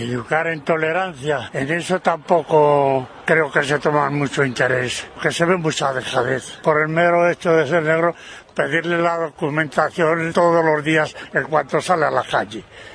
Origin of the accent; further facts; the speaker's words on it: Equatorial Guinea; now in Spain; Los guineanos que vivimos aquí parecemos perros para ellos.